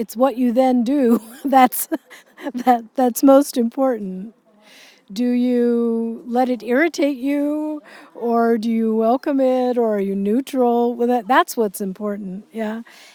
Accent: California, United States; You know, I grew up in the United States, which is an entirely different story. I grew up in a very, very diverse area of California.

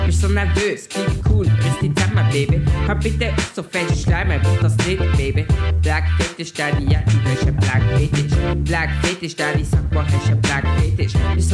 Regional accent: Laufen, Basel-Landschaft, Switzerland; accent: Basel German; Ich bin hier in der Schweiz geboren und aufgewachsen. ich sehe anders aus. Also ich bin schwarz.

